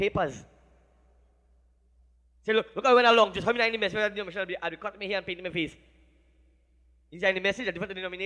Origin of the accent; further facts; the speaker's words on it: St. Vincent & Grenadines; I ain't from Spain, because we have Spain and we have a Spanish tongue. But I'm from St. Vincent. And I come over here